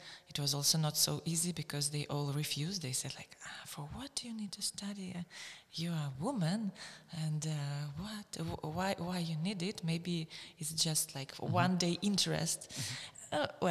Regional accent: Belarus; English is a second language; I'm from Belarus

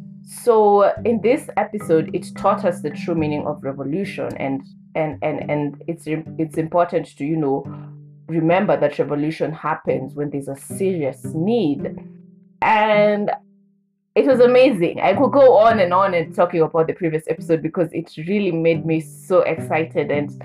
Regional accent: Kenya; I'm a citizen. I'm a Kenyan citizen, and I'm a citizen to the Gen Z.

